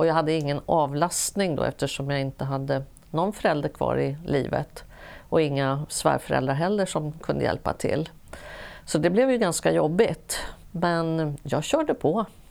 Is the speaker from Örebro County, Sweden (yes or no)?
no; Stockholm, Stockholm County, Sweden; Jag växte upp på Kungsholmen och hade en jättefördel av att jag hade både farmor och farfar och mormor och morfar i samma kvarter.